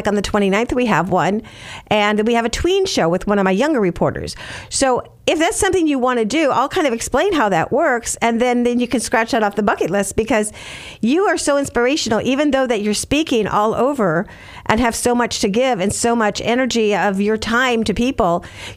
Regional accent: Cedarburg, Wisconsin, United States; also born or lived in Whitefish Bay / Mequon; Well, originally from Cedarburg. Well, actually, I went to school in Hales Corners, Wisconsin, a little town. And then we moved to Whitefish Bay and then Mequon.

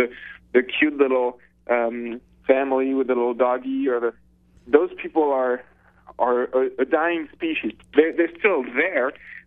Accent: Paris, Île-de-France, France; English is a second language; I grew up in Paris, spent my whole life in Paris, and I'm 34 years old now.

